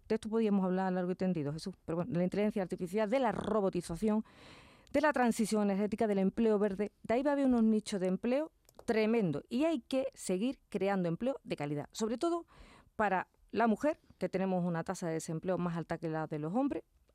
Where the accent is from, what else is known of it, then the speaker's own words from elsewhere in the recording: Écija, Andalusia, Spain; accent: Andalusian, Sevillian; con este acento andaluz, sevillano, con un toque, si me lo permite, ecijano, que es mi pueblo.